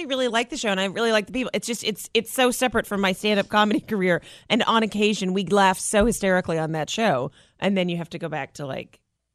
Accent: Canada; I'm a Canadian, yeah.

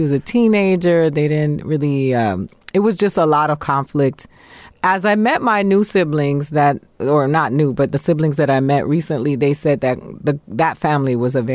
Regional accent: Boston, Massachusetts, United States; born there; I was born in Boston, Massachusetts.

